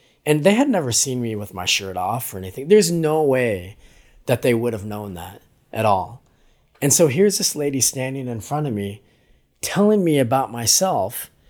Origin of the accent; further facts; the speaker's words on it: Wyoming, United States; I'm not really fully American in a sense growing up in Wyoming, because people always saw me as either as Mexican, Latino, like something else, right?